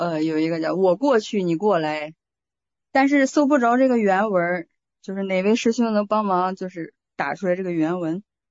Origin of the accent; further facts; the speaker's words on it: Hebei, China; 各位老师好，那个我是河北的